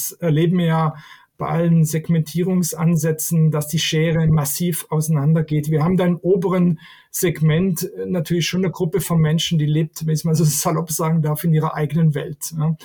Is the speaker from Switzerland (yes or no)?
yes; Switzerland; aber bei uns in der Schweiz und auch in anderen Ländern steigt Abo stärker an, als das in Deutschland der Fall ist.